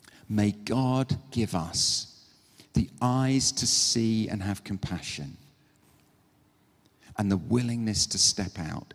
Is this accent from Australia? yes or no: no; United Kingdom; And obviously, we're very British, so we try not to say anything about this out loud